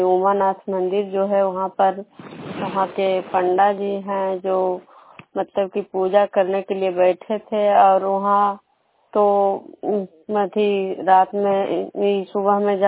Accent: Vishnupur, Bihar, India; मैं विष्णुपुर ग्राम खुजरा पंचायत नालंदा जिला में नवसा प्रखंड की निवासी हूँ।

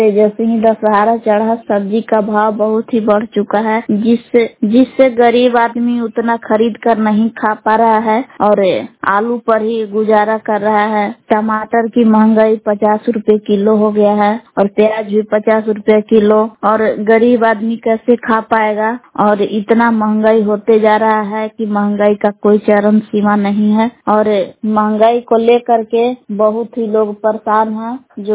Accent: Bihar, India; ग्राम बलाम जिला कैमूर भभुआ के निवासी हूँ।

